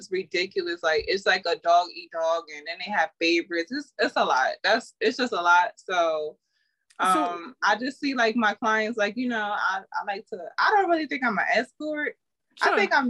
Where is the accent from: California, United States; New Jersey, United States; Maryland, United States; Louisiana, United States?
New Jersey, United States; Jersey City; I'm from Jersey City, New Jersey. So I grew up, I'm still living in New Jersey.